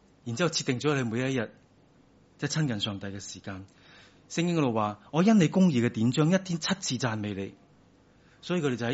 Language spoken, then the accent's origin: Cantonese; Hong Kong; 我哋香港人好中意讲得着嘛。喺日本唔系讲呢句嘅。